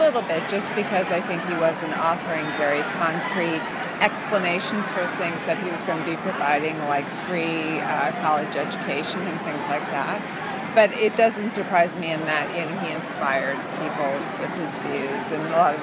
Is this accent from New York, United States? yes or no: no; Ohio, United States; I come from Ohio. I have relatives.